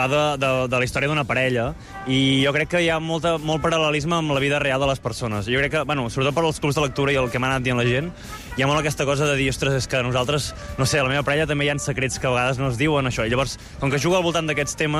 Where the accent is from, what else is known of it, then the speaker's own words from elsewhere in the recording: Vic, Catalonia, Spain; jo ja venia, jo soc de Vic, però venia a Barcelona a gaudir del Sant Jordi